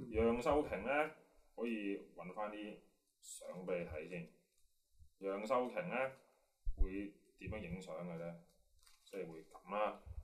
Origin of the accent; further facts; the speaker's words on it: China; 即係我哋中國人發展現代運動